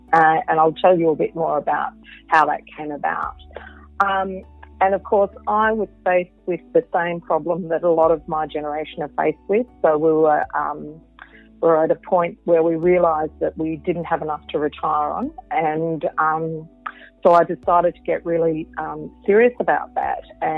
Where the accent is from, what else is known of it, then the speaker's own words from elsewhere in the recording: Rochester, Victoria, Australia; also born or lived in Gippsland; So I was born in Gippsland in Victoria, and I grew up in central Victoria in a place called Rochester, which has a population of 2,700 people.